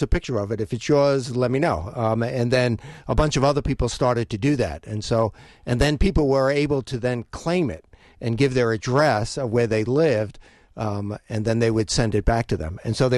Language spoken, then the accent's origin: English; Long Island, New York, United States; I'm from Long Island.